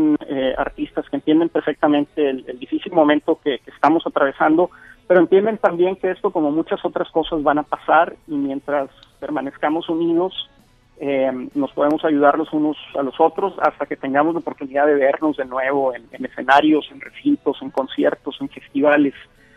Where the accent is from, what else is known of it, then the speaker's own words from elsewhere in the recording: Mexico; lo unido que es la industria y lo solidario que somos los mexicanos